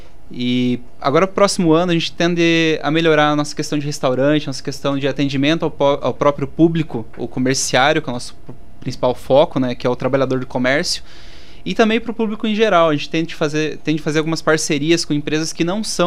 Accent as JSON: {"language": "Portuguese", "town": "Capanema", "region": "Paraná", "country": "Brazil", "tie": "born or raised there", "said": "Eu que sou natural de Capanema, sou do Sudoeste."}